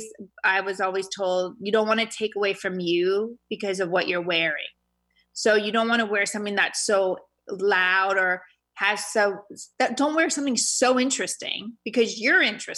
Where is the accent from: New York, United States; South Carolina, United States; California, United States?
California, United States; growing up in California, like literally you could wear jeans anywhere.